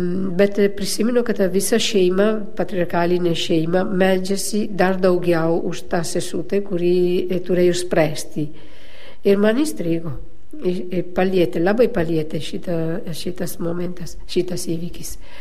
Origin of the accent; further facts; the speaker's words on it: Paese, Veneto, Italy; Lithuanian is a second language; now in Lithuania; Aš gimiau Italijoje, Šiaurės Italijoje, netoli Venecijos, miestelis vardu yra Paese, ir patriarchalinėse šeimoje.